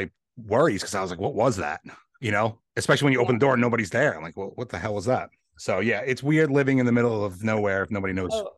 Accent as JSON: {"language": "English", "region": "New York", "country": "United States", "tie": "born or raised there", "also_born_or_lived": "Connecticut", "said": "so I grew up in New York, but we moved to Connecticut back in 2009, and we were there for a while."}